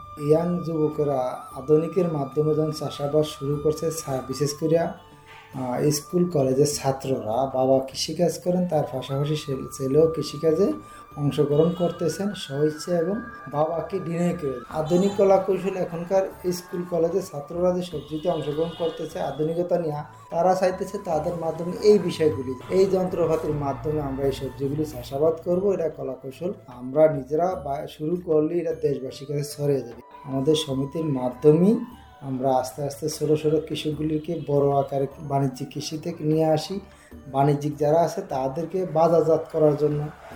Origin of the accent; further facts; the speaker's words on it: Charfasson, Barisal Division, Bangladesh; আমার বাড়ি চরফেশন উপজেলা হাজারীগঞ্জ ইউনিয়ন গ্রাম সরফুকরাতে।